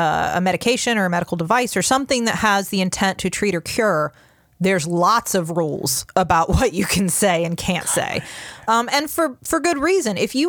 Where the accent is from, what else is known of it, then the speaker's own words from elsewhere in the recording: United States; But as an American with a right of free expression, I'm telling you, I've seen it with my own eyes.